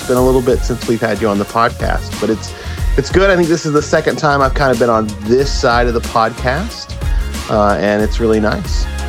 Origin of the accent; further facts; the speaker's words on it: Kentucky, United States; And even though I grew up in Kentucky and my family thinks I'm adventurous for being in Alaska, California, and all this stuff, going overseas sounds a little crazy for the way I grew up.